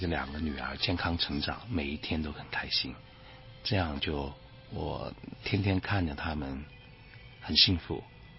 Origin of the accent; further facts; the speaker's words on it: Nanjing, Jiangsu, China; moved away; 刚刚就谈到我们故乡南京这个变化